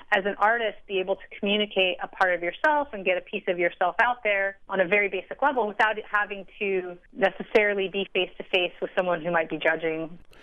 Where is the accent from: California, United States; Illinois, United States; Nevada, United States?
California, United States; I grew up in Southern California, so a lot of my art influences, and granted, I've traveled all over the world, been to museums all over the world